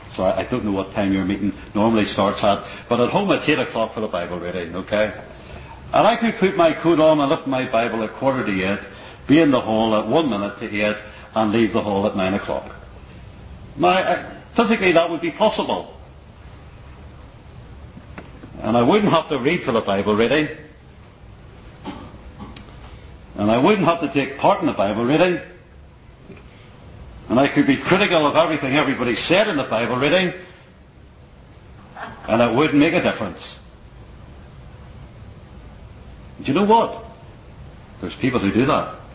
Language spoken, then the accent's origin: English; Ireland; Now, I'm an Irishman and I've preached it in the gospel.